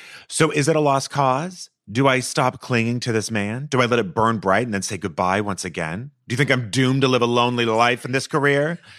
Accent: United States; moved away as an adult; I am a diplomat. Excuse me. I live overseas. I'm American.

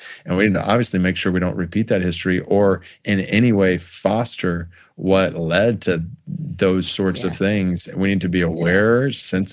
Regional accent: Stone Mountain, Georgia, United States; I grew up in Stone Mountain, Georgia. That was my hometown, my address, like just minutes away from the mountain.

